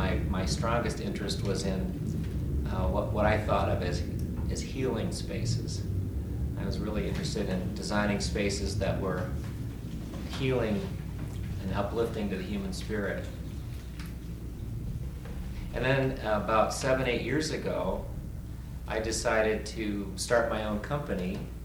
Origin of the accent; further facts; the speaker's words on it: Northfield, Minnesota, United States; now in Colorado, United States; I live in Colorado, but I grew up in Minnesota, grew up in Northfield, Minnesota, went to grade school, middle school, and high school, and college all in the same town, went to St. Olaf.